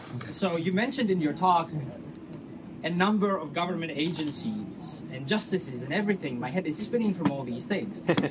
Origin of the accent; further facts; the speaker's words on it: Greece; I'm originally coming from Greece.